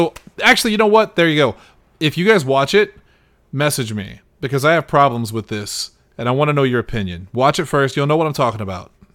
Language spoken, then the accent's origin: English; Ireland; Oh, I'm Irish. It's fine. 90% of this cast is Irish, so it don't matter.